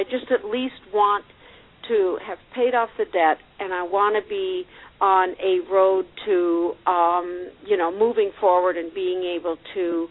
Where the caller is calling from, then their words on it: Tucson, Arizona, United States; Hi, and I'm from Tucson, Arizona.